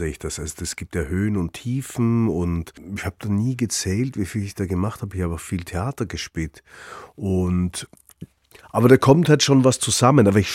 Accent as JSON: {"language": "German", "region": "Upper Austria", "country": "Austria", "tie": "born or raised there", "said": "Das ist eine unglaublich schöne Gegend, in der ich groß geworden bin. Ich bin am Traunsee groß geworden."}